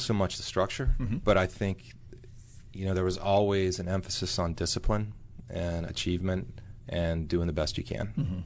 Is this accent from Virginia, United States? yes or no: yes; Roanoke, Virginia, United States; I grew up in Roanoke, Virginia, and he was a doctor there